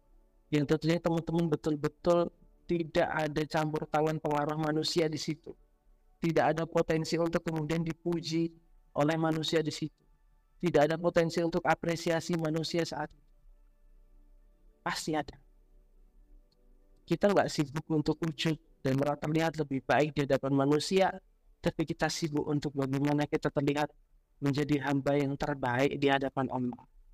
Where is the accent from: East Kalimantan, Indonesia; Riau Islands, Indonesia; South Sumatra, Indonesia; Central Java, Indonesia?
Central Java, Indonesia; Surakarta; Kampung halaman jenderal di mana? Di Solo. Kalau jenderal aslinya Solo, lahir di Solo, kota Solo.